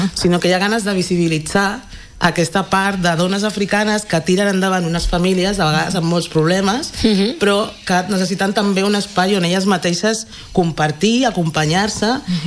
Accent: Barcelona, Catalonia, Spain; Jo sóc nascuda aquí, a Catalunya, de Barcelona

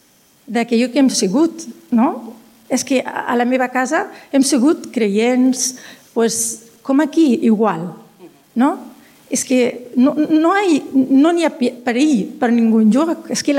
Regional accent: Morocco; Catalan is a second language; now in Spain; jo sóc del Marroc, ja fa 36 anys que sóc aquí. Tinc dos fills. Els dos estan casats amb gent catalana d'aquí. O sigui, parlem català, els meus fills, els nets, tots parlen amazic, parlen castellà.

